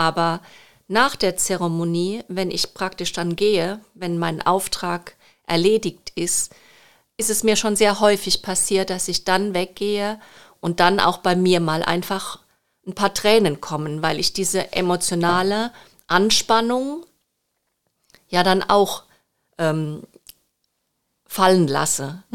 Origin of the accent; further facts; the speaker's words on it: Rhineland-Palatinate, Germany; born there; Also ich bin gebürtige Pfälzerin und liebe die Pfalz